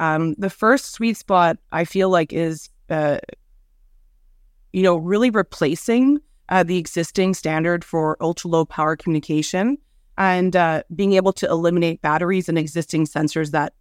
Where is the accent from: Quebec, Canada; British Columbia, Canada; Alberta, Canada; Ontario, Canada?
Quebec, Canada; Montreal; And even in my hometown of Montreal, we're looking at, you know, really awful landfill problems to reach capacity as well.